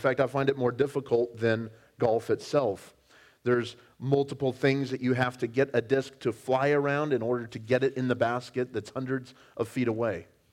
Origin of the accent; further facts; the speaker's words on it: California, United States; I grew up playing it in California